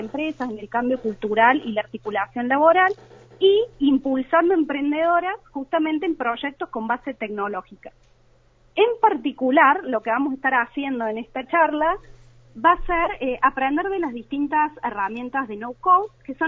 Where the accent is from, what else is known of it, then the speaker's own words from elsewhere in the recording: Córdoba, Argentina; como verán por mi tonada, tiene base en Córdoba